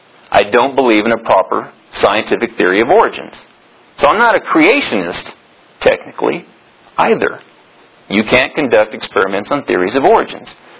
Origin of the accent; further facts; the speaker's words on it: San Marcos, Texas, United States; You know, I grew up in San Marcos, Texas. The San Marcos River flowed through and then it branched off in these little creeks and streams